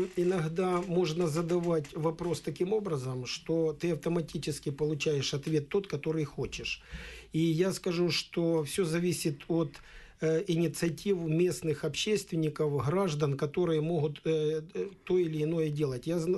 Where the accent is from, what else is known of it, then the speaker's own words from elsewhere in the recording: Khartsyzk, Donetsk Oblast, Ukraine; Я вам приведу пример, когда я в родном городе Харциске пытался, мне труднее было в Харциске сделать, чем в областном совете.